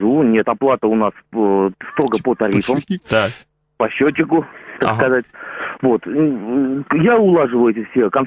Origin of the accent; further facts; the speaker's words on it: Moscow, Russia; то есть я работаю, я москвич.